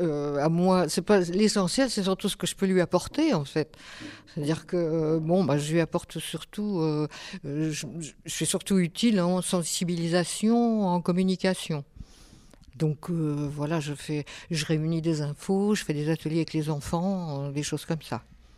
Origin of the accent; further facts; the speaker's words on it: Bourgogne-Franche-Comté, France; Moi, je viens de Bourgogne, je viens des milieux du spectacle